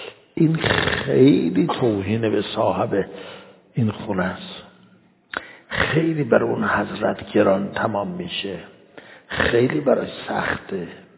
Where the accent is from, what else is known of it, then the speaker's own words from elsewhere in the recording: Iran; born there; ما در ایران متولد شدیم، پدر و مادرمون هم شیعه بوده